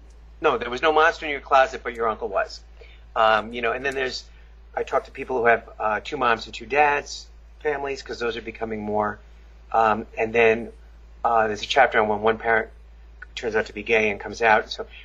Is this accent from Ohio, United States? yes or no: no; New York, United States; I grew up in New York, though, so my mom was from New York, my dad was from Turkey